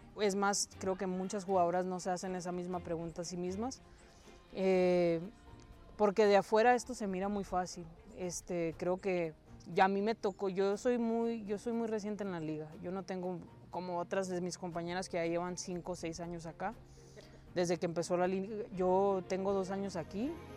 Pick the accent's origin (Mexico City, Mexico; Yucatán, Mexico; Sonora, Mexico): Sonora, Mexico; pues yo soy del norte, yo soy de Sonora, estoy de punta a punta